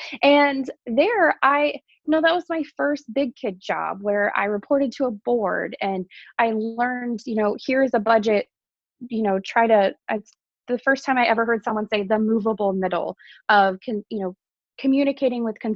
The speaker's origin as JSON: {"language": "English", "town": "Perkins", "region": "Oklahoma", "country": "United States", "tie": "born or raised there", "said": "So I grew up in Oklahoma on a cow-calf operation"}